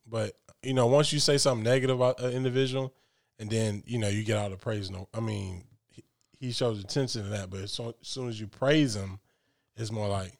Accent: Atlanta, Georgia, United States; But guess what? I'm from Atlanta. It's going to happen in Atlanta.

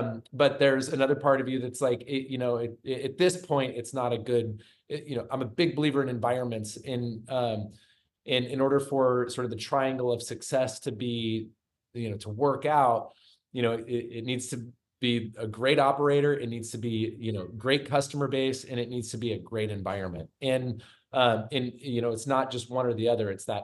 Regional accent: Springfield, Oregon, United States; I come from a small town. I'm a small town boy myself. And I grew up in Springfield, Oregon.

